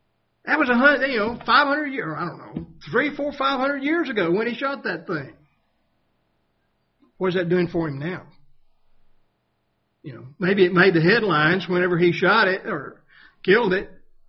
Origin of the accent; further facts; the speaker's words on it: Texas, United States; where I grew up in Texas, there are only two kinds of history that we were required to study was Texas history and American history.